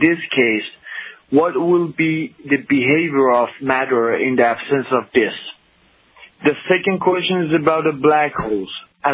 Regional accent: Iran; from Iran.

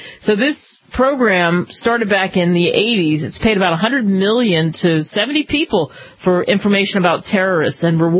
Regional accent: Woodcrest, New Jersey, United States; When I was a kid, we had a post office close to where I grew up in Woodcrest, New Jersey.

